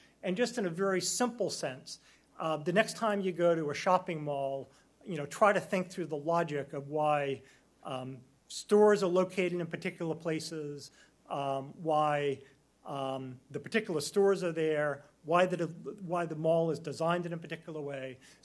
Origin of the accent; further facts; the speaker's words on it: Boston, Massachusetts, United States; So like Catherine, I'm from Boston.